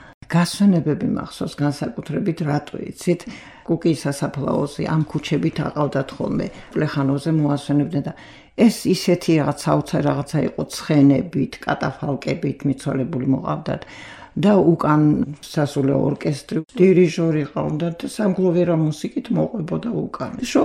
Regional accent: Tbilisi, Georgia; თბილისში დავიბადე მე, თბილისში გავიზარდე და ვცდილობ თბილისს არ გავცდე.

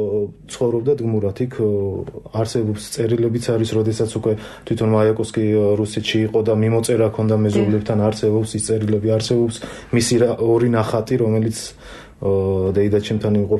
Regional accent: Baghdati, Imereti, Georgia; კი, დედულეთი არის, იქ დავიბადე, იქ გავიზარდე და საკმაოდ კარგი მოგონებები მაქვს.

